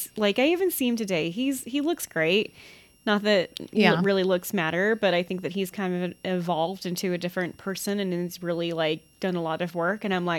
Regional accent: the South, United States; is that a Southern thing? We're from the South.

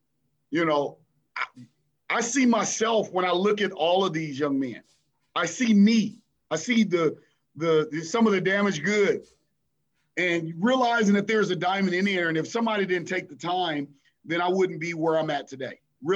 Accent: Los Angeles, California, United States; I think I grew up in Los Angeles, So Magic Johnson was the era that I grew up in.

